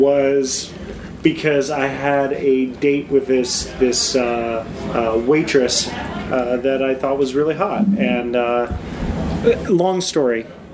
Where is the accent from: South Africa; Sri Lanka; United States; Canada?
Canada; Alberta; I'm from Alberta